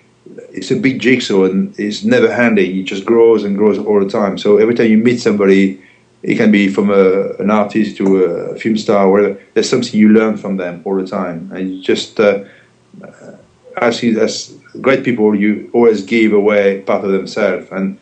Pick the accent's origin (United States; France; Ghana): France; Brittany; And that's what I grew up in Brittany with. We always had this with coffee.